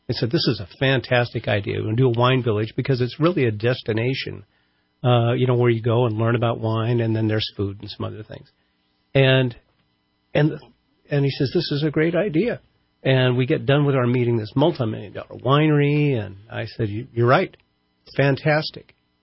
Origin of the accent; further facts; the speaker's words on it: California, United States; now in Redding, United States; I'm from the Bay Area. I've been up here about 12 years totally.